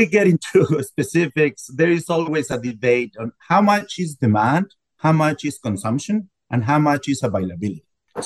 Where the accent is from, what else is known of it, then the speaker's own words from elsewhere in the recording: Michoacán, Mexico; And by the way, I grew up in Michoacán and I grew up eating avocados in the 80s.